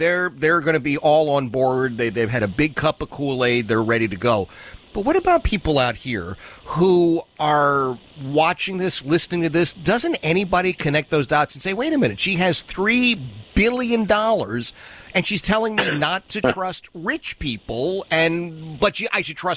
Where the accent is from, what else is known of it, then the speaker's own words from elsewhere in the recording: Philadelphia, Pennsylvania, United States; Yeah, listen, I grew up in Philadelphia. We were all Democrats. I never met a Republican when I was a child. We didn't have them in our neighborhood.